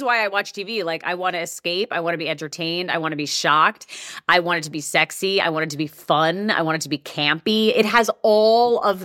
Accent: New York, United States; I grew up in Long Island that was predominantly Jewish.

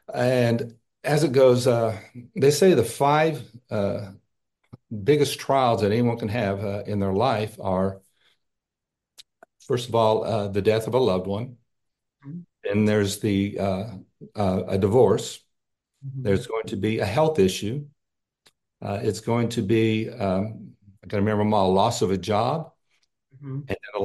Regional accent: Texas, United States; As you said, I grew up in Texas.

